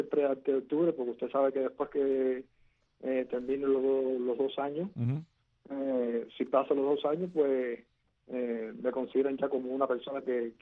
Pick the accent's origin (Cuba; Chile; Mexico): Cuba; como cubano